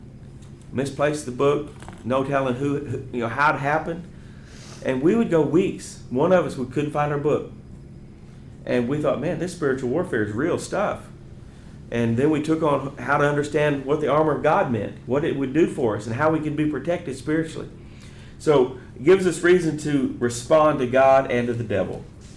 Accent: Yukon, Oklahoma, United States; my youth minister growing up in Yukon, Oklahoma, which is a town just west of Oklahoma City

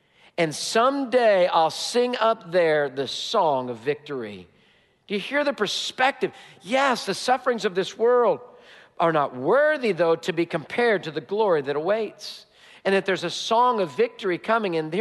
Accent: United States; I'm an American, but let me tell you what I am before I'm an American.

